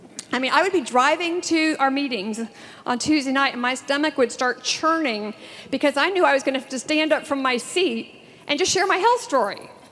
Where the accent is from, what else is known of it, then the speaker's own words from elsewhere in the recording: Alpharetta, Georgia, United States; from Alpharetta, Georgia, and I am so excited to be here.